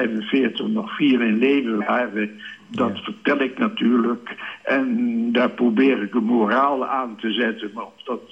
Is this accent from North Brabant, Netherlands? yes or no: no; Enschede, Overijssel, Netherlands; Ik kom zelf niet uit Groenlo, ik kom uit Enschede.